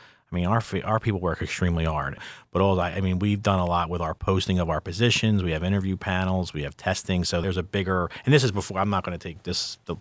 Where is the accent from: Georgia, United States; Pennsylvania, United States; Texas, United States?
Pennsylvania, United States; Philadelphia; I'm from Philadelphia, so I've traveled it a lot.